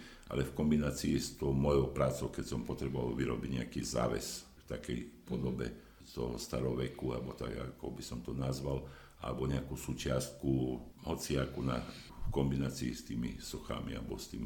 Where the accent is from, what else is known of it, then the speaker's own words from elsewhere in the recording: Poland; U nás v Poľsku a u nás napríklad, hej, že podobné také kultúra stravovania.